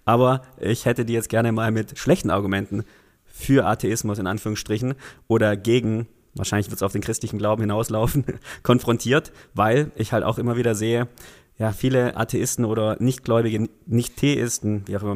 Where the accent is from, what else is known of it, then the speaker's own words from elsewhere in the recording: Baden-Württemberg, Germany; accent: Swabian; Also ich schwebel so leicht, aber so der richtige Schwabe bin ich nie.